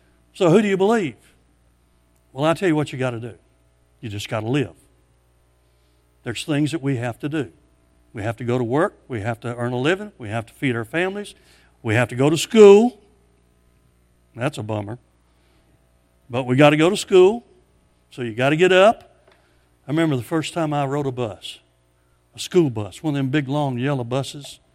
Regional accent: Memphis, Tennessee, United States; But then I'm from a different part of the country than she is. I'm from Memphis and she's from Orlando. Big difference.

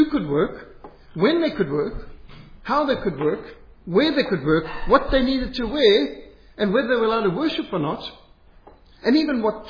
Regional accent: Zimbabwe; I grew up in Rhodesia, where we were boycotted and blacklisted from everything.

